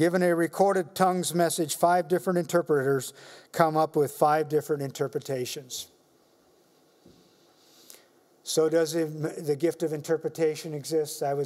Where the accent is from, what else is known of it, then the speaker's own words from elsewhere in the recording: Belize; It was a whole lot more prevalent down there where I grew up in Belize.